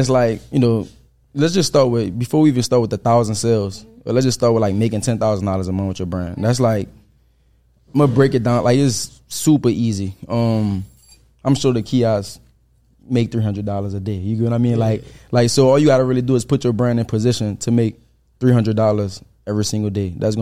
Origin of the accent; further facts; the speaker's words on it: New Orleans, Louisiana, United States; I'm from New Orleans, I'm from the Seven Ward, we come from nothing.